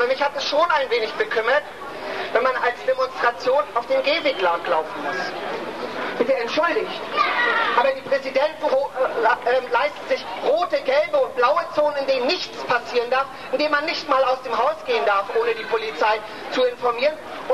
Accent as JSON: {"language": "German", "region": "Mecklenburg-Vorpommern", "country": "Germany", "said": "ich komme aus dem Mecklenburgischen, dort haben wir seit 17 Jahren das Bombodrom, bei den Menschen dagegen kämpfen, das ist im Brandenburgischen, aber ich lebe dort im Grenzbereich Mecklenburg und Brandenburg."}